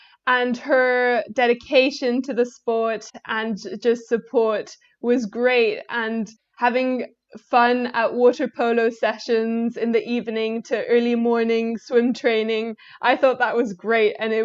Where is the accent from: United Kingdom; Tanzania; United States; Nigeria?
Tanzania; growing up in Tanzania, you don't really have the opportunity to do so